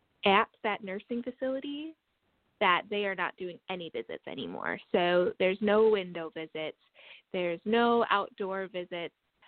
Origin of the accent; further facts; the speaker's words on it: La Crosse, Wisconsin, United States; now in Madison, United States; I am from Wisconsin. I am from La Crosse, Wisconsin, which is on the south side of the state.